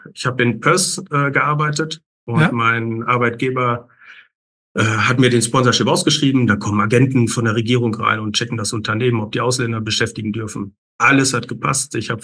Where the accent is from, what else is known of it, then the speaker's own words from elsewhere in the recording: North Rhine-Westphalia, Germany; also born or lived in Australia; now in Hamburg, Germany; wohnhaft in Hamburg. Der sogenannte Quittje, ich darf ja nicht Hamburger sagen, ich bin dazugezogen als Sauerländer.